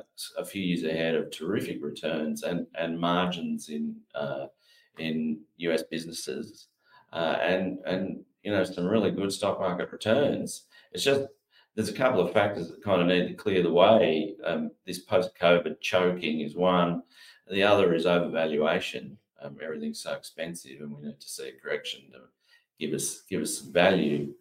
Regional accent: Australia; what I think as an Aussie investor is a fantastic opportunity as China slides and the US rises

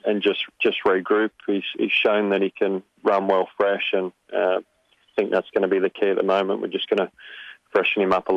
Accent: Sydney, New South Wales, Australia; I grew up in Western Sydney, actually, at Brent Zarafa, where he grew up as well.

